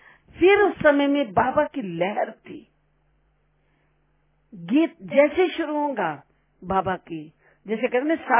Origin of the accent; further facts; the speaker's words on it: Punjab, India; यहाँ सर्दी तो बहुत होती थी और हम पंजाब से आए थे